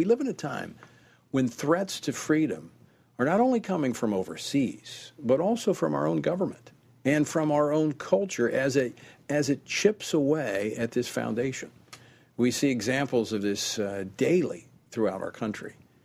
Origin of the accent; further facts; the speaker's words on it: Baton Rouge, Louisiana, United States; you were in my hometown of Baton Rouge